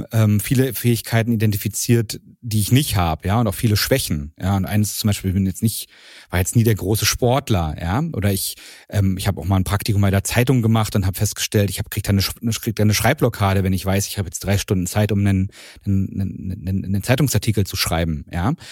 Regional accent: Strausberg, Brandenburg, Germany; ich bin in Strausberg aufgewachsen.

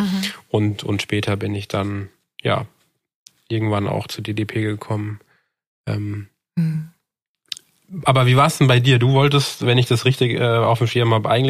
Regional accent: Darmstadt, Hesse, Germany; Ich komme aus Darmstadt

